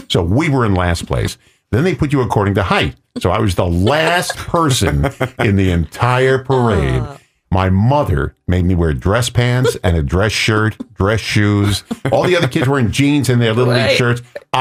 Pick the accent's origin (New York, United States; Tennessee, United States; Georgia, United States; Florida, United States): New York, United States; Massapequa; So in my hometown, I was in the 4th of July parade, and you could see the parade in the movie Born on the 4th of July with Tom Cruise. It took place in Massapequa, my hometown.